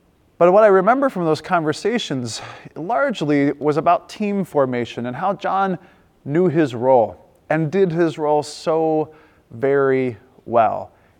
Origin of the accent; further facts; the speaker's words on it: Utah, United States; Then he played for the Utah Jazz, just south of my hometown, where with Karl Malone, he perfected the pick and roll.